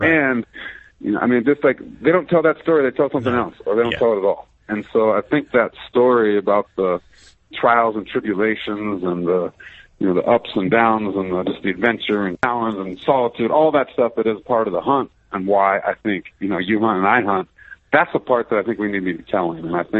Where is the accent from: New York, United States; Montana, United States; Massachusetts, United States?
Montana, United States; Like, I grew up here in Montana, and I have a lot of access to, you know, private ranches and stuff